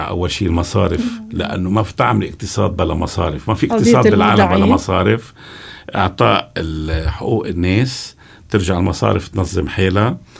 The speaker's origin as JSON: {"language": "Arabic", "country": "Lebanon", "said": "من نفوسنا كلبنانيين"}